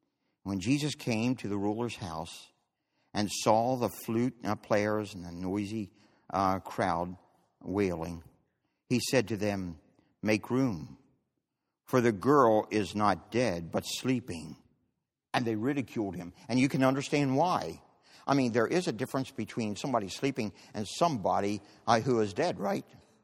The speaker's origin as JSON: {"language": "English", "region": "Maryland", "country": "United States", "tie": "born or raised there", "said": "I was raised up in the Carroll County, Baltimore County area. And we were out in the country"}